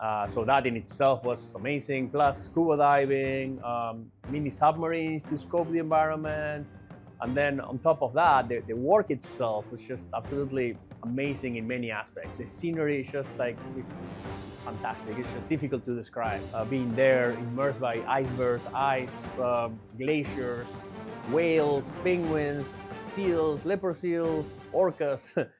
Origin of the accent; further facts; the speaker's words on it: Río Gallegos, Santa Cruz, Argentina; I was born in Rio Gallegos in the south of Argentina, and I grew up there.